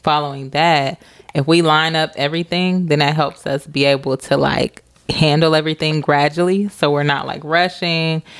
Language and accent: English; Dayton, Ohio, United States; And I just was like, what are we doing in Dayton? Because growing up in Dayton, Riverscape was the place.